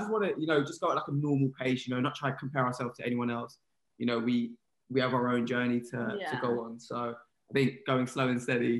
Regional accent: London, United Kingdom; Obviously, she's from London, I'm from London

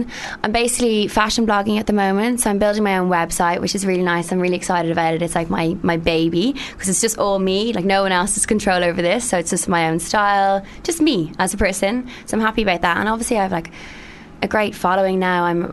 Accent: Ireland; So I come in being fiery Irish … it just backfired.

